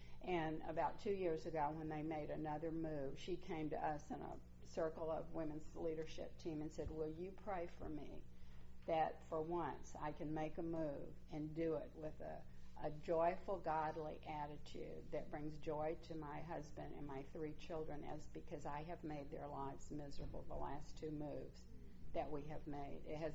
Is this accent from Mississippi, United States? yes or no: yes; Mississippi, United States; now in Los Angeles, United States; I grew up in Mississippi. Some of you told me you hear that in my voice still. Although at least you can understand what I'm saying now. That wasn't true the first summer I was in L.A.